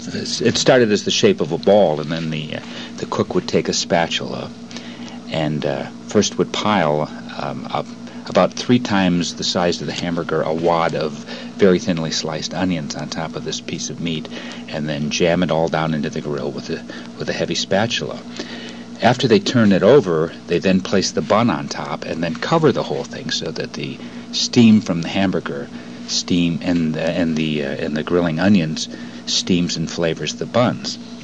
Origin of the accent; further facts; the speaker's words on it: Port Huron, Michigan, United States; when I was growing up in Port Huron, which is a small town that's about 60 miles northeast of Detroit in what is called the Thumb Area of Michigan